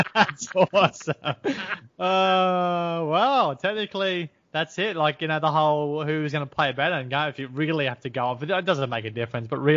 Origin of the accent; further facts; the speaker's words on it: New South Wales, Australia; I'm from New South Wales